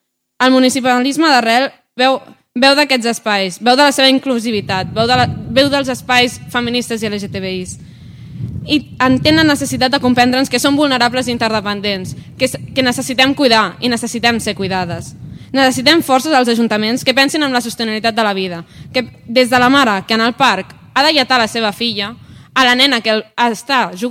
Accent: Barcelona, Catalonia, Spain; perquè jo sóc de Barcelona

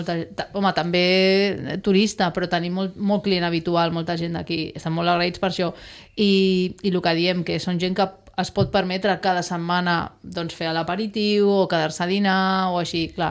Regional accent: Sant Boi, Catalonia, Spain; now in Sitges, Spain; perquè jo sóc de Sant Boi, no sóc d'aquí

